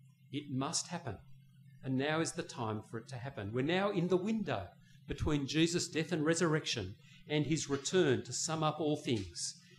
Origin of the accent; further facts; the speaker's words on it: Australia; I'm like that as an Australian.